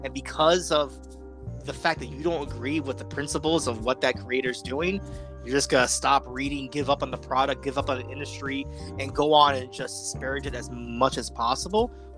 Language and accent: English; New York City, New York, United States; growing up in the Bronx and seeing that, you know, predominantly a mixed area